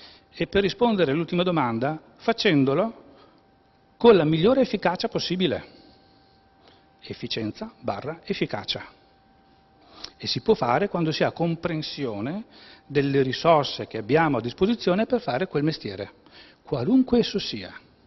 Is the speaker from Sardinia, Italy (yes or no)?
no; Vicenza, Veneto, Italy; io provengo da Vicenza, ci chiamano Maniagatti, come i vicentini.